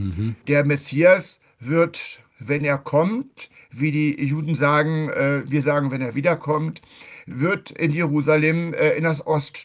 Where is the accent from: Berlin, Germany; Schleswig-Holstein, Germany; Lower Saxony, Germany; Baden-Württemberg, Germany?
Berlin, Germany; Das kann man als Berliner nicht immer so ganz gut nachvollziehen